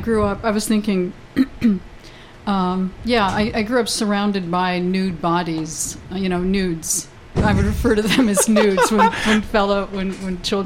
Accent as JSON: {"language": "English", "town": "Los Angeles", "region": "California", "country": "United States", "said": "I'm from Los Angeles, yeah."}